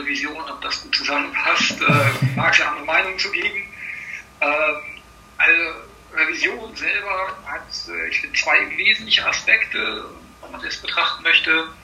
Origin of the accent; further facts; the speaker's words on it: Vechta, Lower Saxony, Germany; ich komme aus Vechta, bin verheiratet, habe zwei Töchter, 37 Jahre alt bin ich.